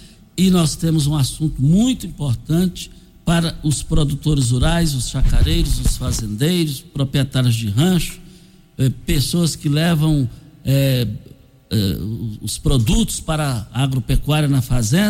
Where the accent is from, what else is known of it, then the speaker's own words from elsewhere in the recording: Douradinho, Goiás, Brazil; no Douradinho, logo após a mata do César Bastos, quando nós morávamos, fomos criados ali no Douradinho.